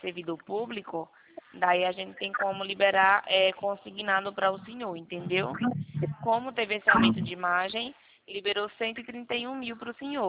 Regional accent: Campinas, São Paulo, Brazil; eu estou em Campinas.

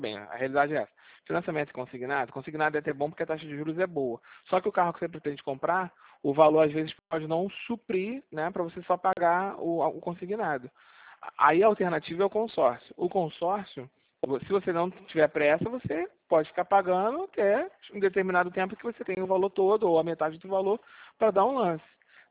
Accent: São Paulo, Brazil; Sou natural de São Paulo, né?

